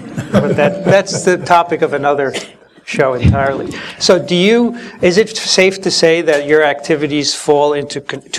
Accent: New Jersey, United States; I know my home state of New Jersey has a mosquito control commission as well

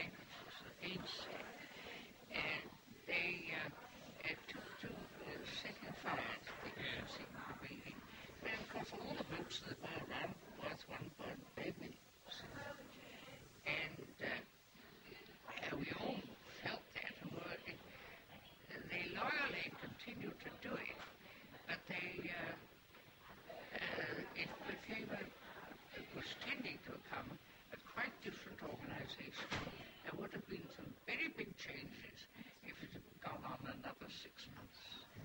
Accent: London, United Kingdom; Yes, I grew up in London.

